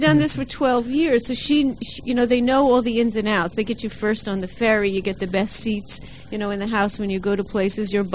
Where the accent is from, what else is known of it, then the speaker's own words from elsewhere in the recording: New York, United States; No, because I'm from New York and didn't recognize any corners.